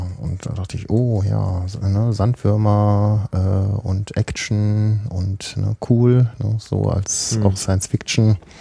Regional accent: Bielefeld, North Rhine-Westphalia, Germany; komme aus der Stadt, die es nicht gibt.

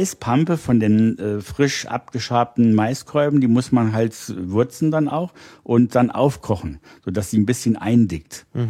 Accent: Rhineland, Germany; ich bin im Rheinland aufgewachsen, Muscheln isst man da auch und Hering

